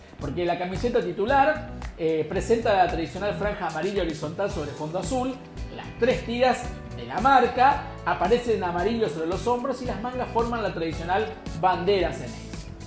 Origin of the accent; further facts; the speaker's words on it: Saladas, Corrientes, Argentina; cosas que pasaban cuando jugábamos ahí en la cortada en mi pueblo, Saladas, al fútbol, a la siesta.